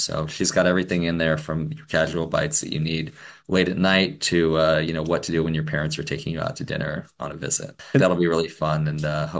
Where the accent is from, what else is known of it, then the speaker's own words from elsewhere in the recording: Davis, California, United States; I mean, well, it's changed a lot since I was growing up in Davis and the 2000s, I guess